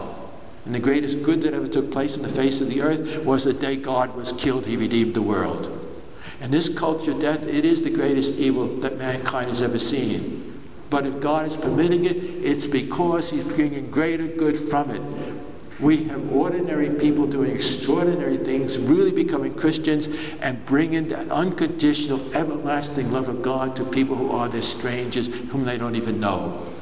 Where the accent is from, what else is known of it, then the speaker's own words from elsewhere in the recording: New York, United States; I come from New York, where was I at 9/11 when the towers came down?